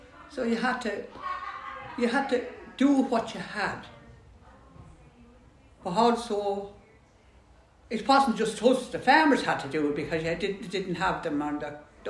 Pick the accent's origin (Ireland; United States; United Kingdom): Ireland; Mullingar, Leinster; born there; I was born in the County Westmeath in Mullingar. I'm one of 12.